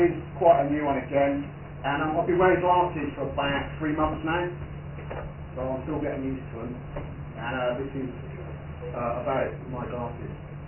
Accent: London, United Kingdom; accent: East London; Obviously, given accent, I'm from East London, and this is about West London

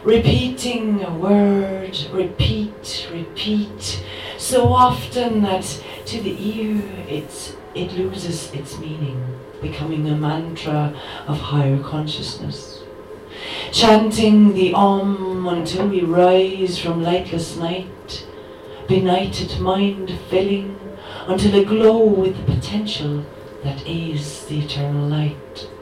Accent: Ireland; I've been taken up as an Irish contemporary poet.

